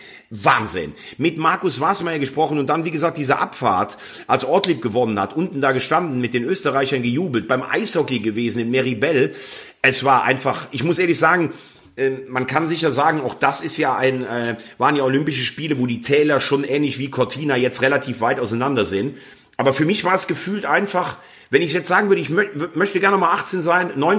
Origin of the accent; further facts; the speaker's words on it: Bell, Rhineland-Palatinate, Germany; mein Heimatort Bell in der Eifel bei Mayen, dort bin ich geboren